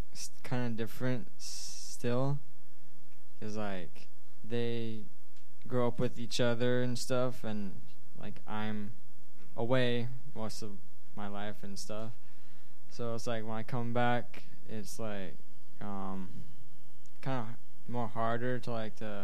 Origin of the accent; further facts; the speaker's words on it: United States; Well, I'm white, apparently, to them. And I'm American